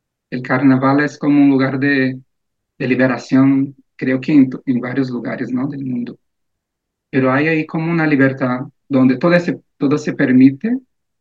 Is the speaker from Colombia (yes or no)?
no; Brasília, Federal District, Brazil; Spanish is a second language; Y en Brasilia, de donde soy